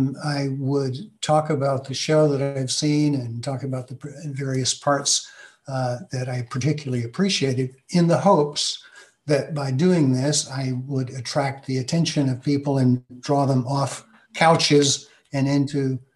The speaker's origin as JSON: {"language": "English", "town": "Huntsville", "region": "Alabama", "country": "United States", "tie": "born or raised there", "said": "Huntsville, Alabama."}